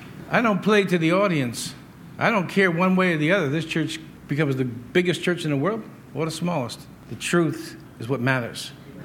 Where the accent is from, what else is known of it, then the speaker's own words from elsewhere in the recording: United States; born there; I mean, I was born in America, but I mean, wherever my family came from, I'd be proud of my roots.